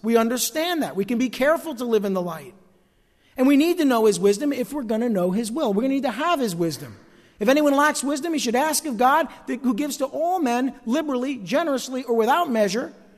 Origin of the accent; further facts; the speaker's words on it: East Rutherford, New Jersey, United States; I grew up here in East Rutherford, New Jersey, the home of the New York Giants. I grew up there in a working class neighborhood, a grandchild of Italian immigrants.